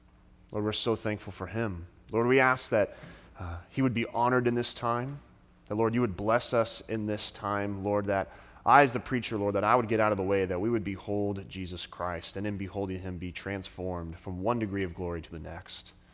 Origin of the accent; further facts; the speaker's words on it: Sacramento, California, United States; I'm originally from Sacramento up north, but I went to college here in Southern California, so very familiar with this beautiful state.